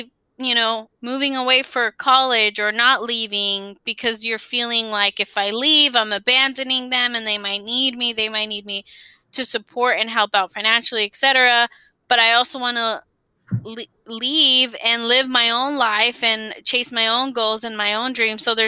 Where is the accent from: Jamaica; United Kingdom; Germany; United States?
United States; born there; simply the fact that I'm Mexican American and born here, but my kids will have more opportunities obviously than I have